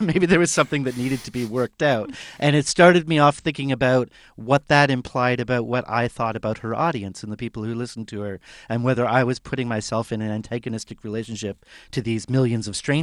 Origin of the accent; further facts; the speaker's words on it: Canada; And it was the feeling that I think as a Canadian that, you know, out of all of the sort of mainstream pop music that I maybe had some disdain for at the time